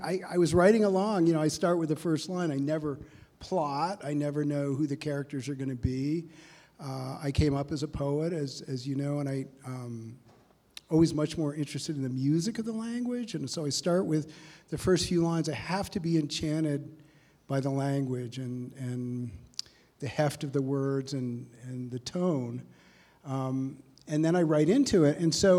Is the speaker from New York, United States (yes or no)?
yes; New York City, New York, United States; All right, so I grew up in New York City, in Brooklyn Heights.